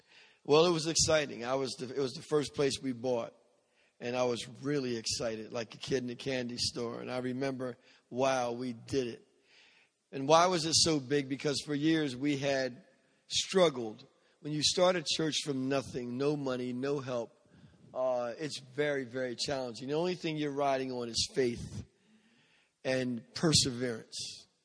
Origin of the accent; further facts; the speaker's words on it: New Jersey, United States; I am from New Jersey. That's where I live, but I guess I'm from all over the country most of the time because we do a lot of things around the nation.